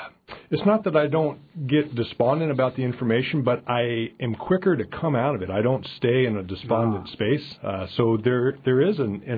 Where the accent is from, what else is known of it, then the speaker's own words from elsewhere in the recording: Juneau, Alaska, United States; And I grew up here in Juneau